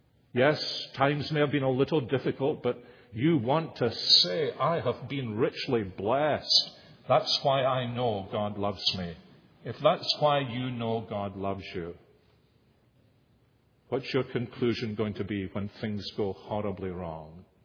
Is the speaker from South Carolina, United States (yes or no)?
yes; Columbia, South Carolina, United States; I'm from Columbia, South Carolina.